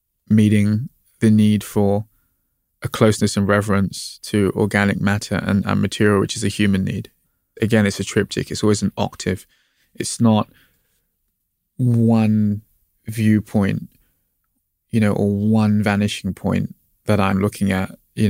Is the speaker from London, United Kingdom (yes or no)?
yes; Brixton, London, United Kingdom; born there; I was born in Brixton. You know, my parents were married on top of Brixton Market.